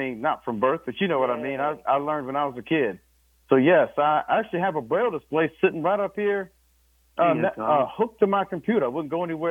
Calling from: Columbia, South Carolina, United States; I'm doing great. I'm in Columbia, South Carolina.

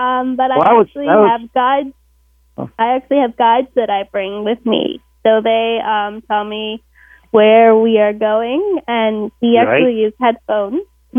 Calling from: British Columbia, Canada; I'm calling from Canada. British Columbia, Canada, actually.

